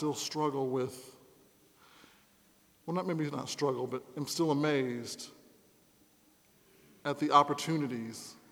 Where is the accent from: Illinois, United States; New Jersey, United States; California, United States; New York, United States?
Illinois, United States; Urbana-Champaign; My experience at the UN ended up earning me an invitation back to my hometown at the University of Illinois at Urbana-Champaign, where I gave the keynote speech and did a workshop.